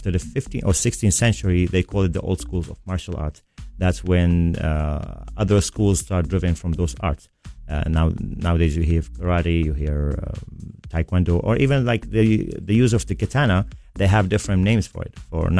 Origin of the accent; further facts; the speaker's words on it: Japan; Because I was raised in Japan. I was born in Japan, so it's different from here.